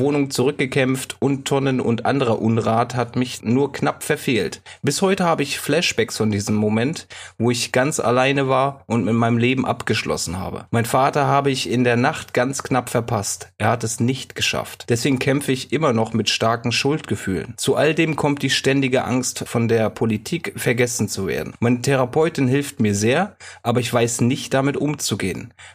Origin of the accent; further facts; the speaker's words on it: Bad Neuenahr-Ahrweiler, Rhineland-Palatinate, Germany; Meine Heimat, Bad Neuenahr, Ahrweiler, ist ja zu einer traurigen Berühmtheit geworden.